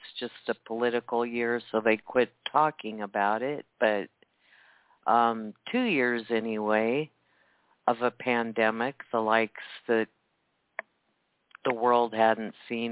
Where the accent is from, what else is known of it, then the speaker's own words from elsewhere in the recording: Midwest, United States; Now, I said I'm from Middle America